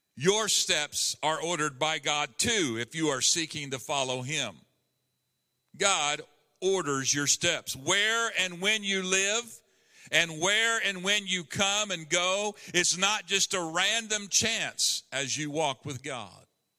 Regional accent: Enid, Oklahoma, United States; also born or lived in Garber, United States; It is not a coincidence that I was born in Enid in 1961, that I lived in Garber for the first 2.5 years, Garber, Oklahoma. That on the day President Kennedy was assassinated in November of 1963, we were moving to Enid

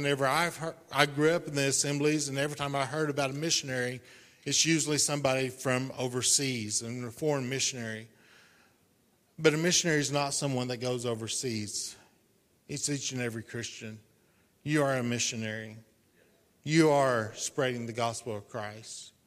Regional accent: Arkansas, United States; I grew up in Arkansas. I'm not a pastor's kid.

